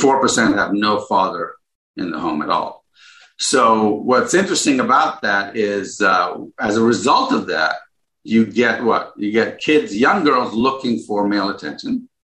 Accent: Ghana; born there; I was born in Ghana, so I know a lot of these guys

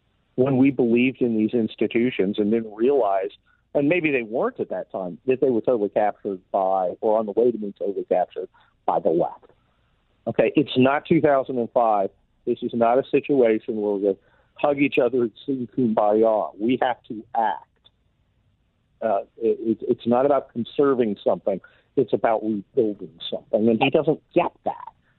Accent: United States; I'm an American citizen and I serve my country

